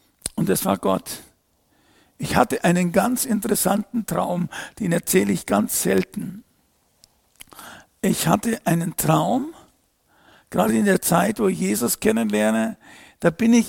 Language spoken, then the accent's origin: German; Bavaria, Germany; Heute bin ich zurück zu dem, wo ich aufgewachsen bin, in einem gut bürgerlichen Elternhaus in der Nähe von München.